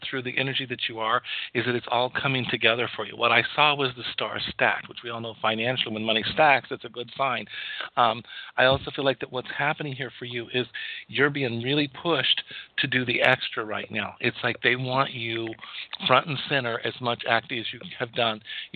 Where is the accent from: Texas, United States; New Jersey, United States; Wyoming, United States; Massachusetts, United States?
Wyoming, United States; also born or lived in Colorado; And it's like, I'm from Wyoming. I just moved down here.